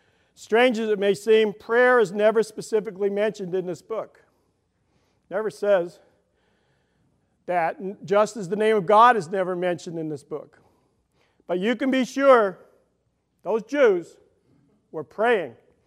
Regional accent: Brooklyn, New York, United States; I'm from Brooklyn.

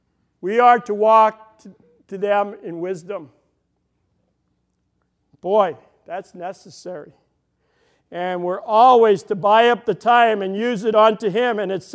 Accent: Midwest, United States; We're from the Midwest. We can get used to that.

